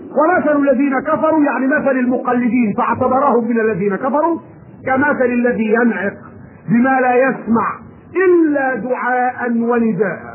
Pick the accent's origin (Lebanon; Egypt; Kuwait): Egypt; في قاعدة عندنا في مصر ارجو ان تكون عندكم